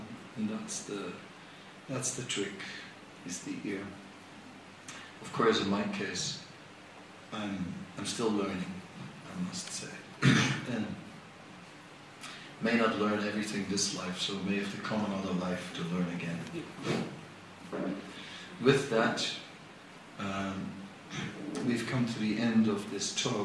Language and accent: English; Netherlands; I'm from Holland, so I know about boats because it also has lots of water.